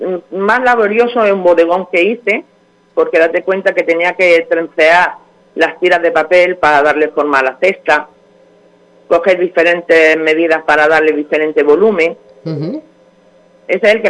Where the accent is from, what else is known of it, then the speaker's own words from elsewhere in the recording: Vera, Andalusia, Spain; Pues soy de Vera.